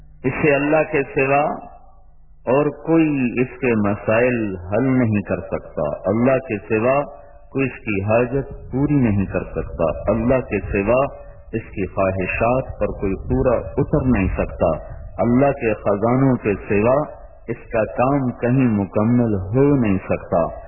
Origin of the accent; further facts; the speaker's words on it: Multan, Punjab, Pakistan; میرا ضلع ملتان ہے, یہاں اس نے بڑا قتل عام کیا تھا